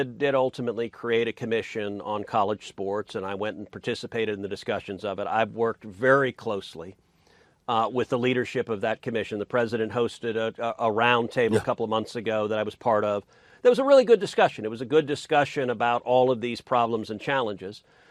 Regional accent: Texas, United States; In my home state of Texas, the University of Texas at A&M, they can outbid just about anybody.

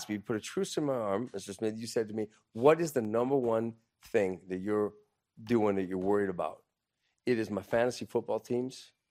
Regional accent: Canada; My heart is in Canada. I'm a Canadian. I'm a Canadian patriot.

